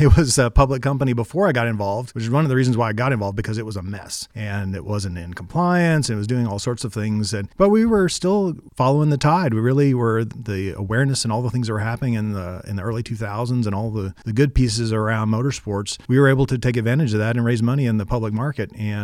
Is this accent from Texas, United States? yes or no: yes; Mexia, Texas, United States; a Texas boy growing up in Mahia, Texas